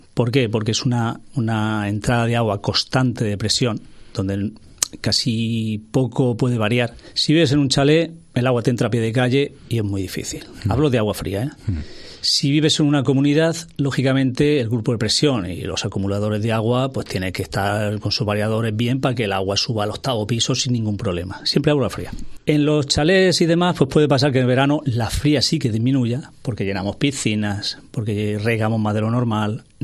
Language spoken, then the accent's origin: Spanish; Region of Murcia, Spain; now in Alicante, Spain; mi padre se vino en el año 60 aquí a Alicante. Nosotros somos de Murcia. Año 60 aquí a Alicante. Y está en Alicante los mismos años que tengo yo, 57.